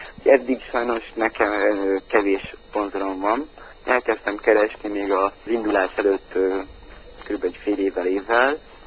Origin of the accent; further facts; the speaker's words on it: Budapest, Hungary; born there; félig székely vagyok, tehát kötődök hozzá, Erdélyhez kötődök, de hát ugye én már Budapesten születtem, ez igaz.